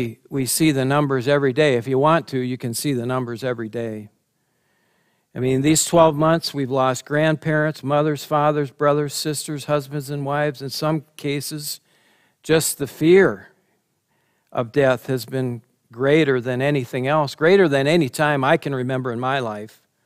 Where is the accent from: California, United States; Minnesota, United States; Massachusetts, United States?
Minnesota, United States; Buffalo; And we drove up to Buffalo, Minnesota, my hometown, where my mother and father and grandparents and most of my extended family were buried there.